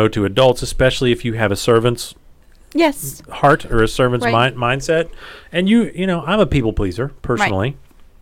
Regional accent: Indiana, United States; But, you know, I'm from Indiana.

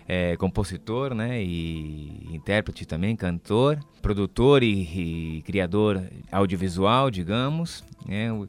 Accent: São Paulo, Brazil; now in Argentina; Sou brasileiro de São Paulo.

